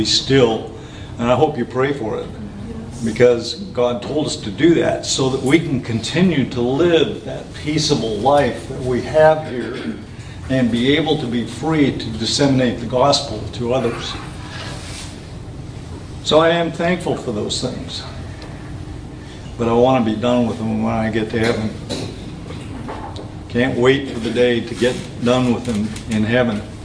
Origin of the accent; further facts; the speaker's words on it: United States; I'm here as a representative of the United States. I'm an American.